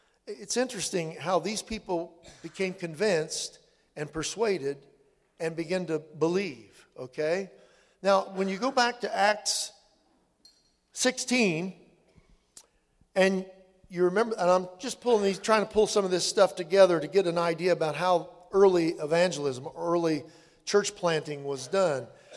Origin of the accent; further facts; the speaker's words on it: Indiana, United States; I mean, you know, I'm from Indiana.